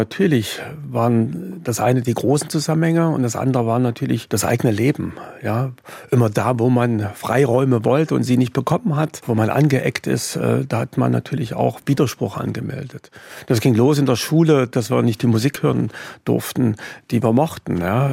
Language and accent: German; Jena, Thuringia, Germany; Ja, das war zu Hause in Jena. Dort bin ich aufgewachsen. Ich bin in Jena geboren. Das ist meine Heimat.